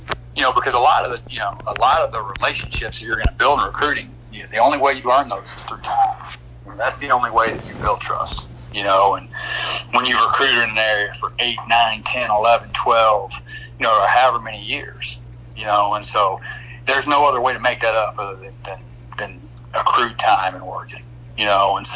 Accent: Dickson, Tennessee, United States; also born or lived in Memphis; I am from Memphis or Dixon, Tennessee. Spent the majority of my life in Dixon, Tennessee, about 30 minutes outside of Nashville.

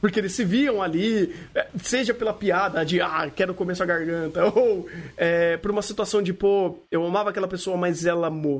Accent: Brazil; Sim, mas é um contexto meio distante pra mim, mesmo sendo brasileiro.

